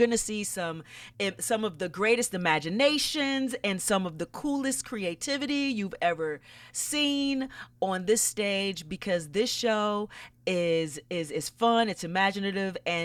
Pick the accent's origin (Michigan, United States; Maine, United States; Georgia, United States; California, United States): Georgia, United States; Atlanta; now in New York, United States; I'm from Atlanta originally.